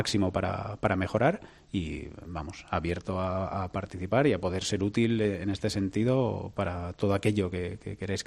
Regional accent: Spain; pues soy español

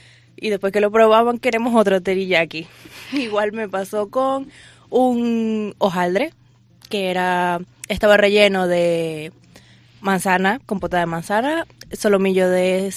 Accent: Venezuela; no soy gallega. tengo raíces españolas, pero soy orgullosamente venezolana.

